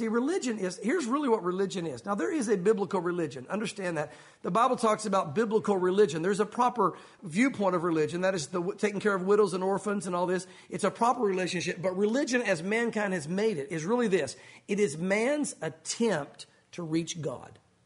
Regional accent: Tennessee, United States; born there; Well, I was born in Tennessee.

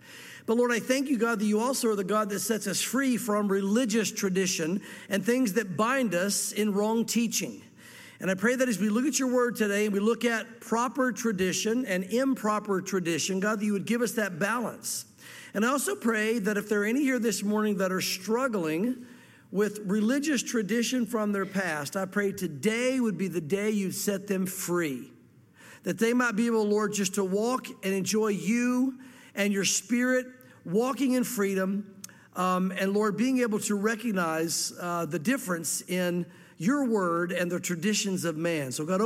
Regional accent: the South, United States; I know that I grew up in the South, and probably a big portion, if not most of you, grew up in the South as well.

